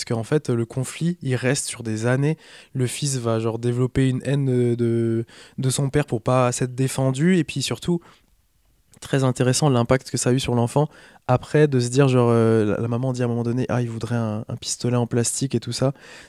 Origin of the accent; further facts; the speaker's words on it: Pays de la Loire, France; moi je viens de Vendée, enfin mon père est vendéen, et on a vécu là-bas toute mon enfance